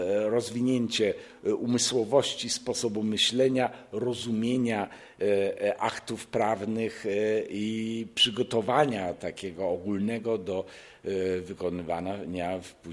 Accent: Kraków, Lesser Poland, Poland; also born or lived in Warsaw; now in Poznań, Poland; ja pochodzę z Krakowa, spędziłem jakiś czas w Warszawie. Tu w Poznaniu się czuło pewną odrębność

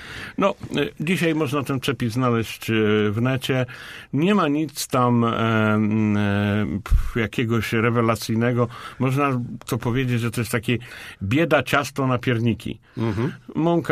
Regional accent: Poznań, Greater Poland Voivodeship, Poland; Może ktoś mnie wziąć i powiedzieć, że nie jestem prawdziwym poznaniakiem, ale niestety rury nie są moim smakołykiem.

